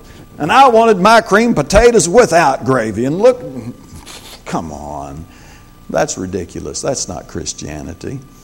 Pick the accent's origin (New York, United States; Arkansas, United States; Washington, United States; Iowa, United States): Arkansas, United States; I'm from Arkansas, and I want to put my bare feet on the golden street.